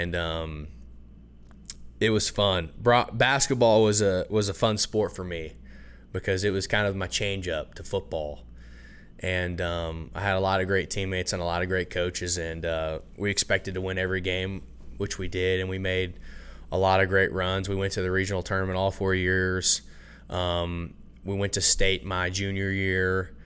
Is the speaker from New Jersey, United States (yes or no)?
no; Abilene, Texas, United States; born there; also born or lived in Brock; And I was born in Abilene.